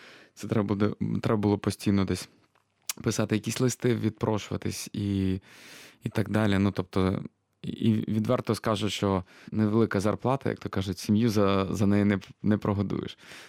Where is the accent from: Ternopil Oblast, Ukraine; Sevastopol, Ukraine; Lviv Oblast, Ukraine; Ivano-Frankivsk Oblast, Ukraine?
Lviv Oblast, Ukraine; Lviv; Я знаю, я зі Львова